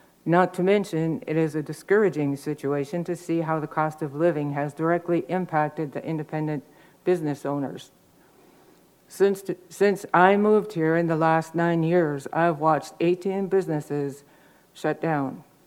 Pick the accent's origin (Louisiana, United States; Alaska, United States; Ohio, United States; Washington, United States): Alaska, United States; Kake; from Cake, Alaska.